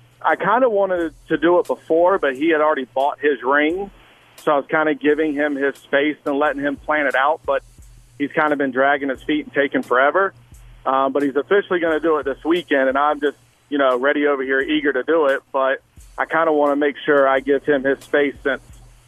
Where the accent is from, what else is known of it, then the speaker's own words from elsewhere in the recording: the South, United States; Yeah, I'm from the South, so that's just a courtesy we continue to do here.